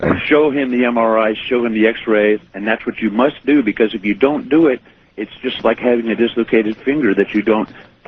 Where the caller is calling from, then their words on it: California, United States; I'm calling from Northern California.